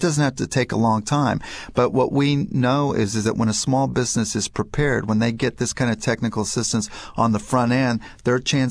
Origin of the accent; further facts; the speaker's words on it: California, United States; Well, I was just out in California. That's my home state